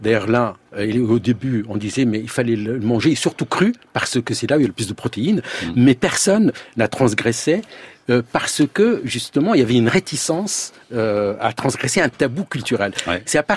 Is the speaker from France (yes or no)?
no; Switzerland; un Suisse, disons, puisque je viens de Suisse